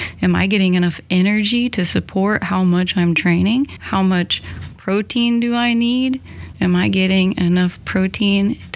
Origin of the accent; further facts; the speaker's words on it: Oklahoma, United States; but I'm from Oklahoma originally, so I was excited to come back to Oklahoma for a graduate degree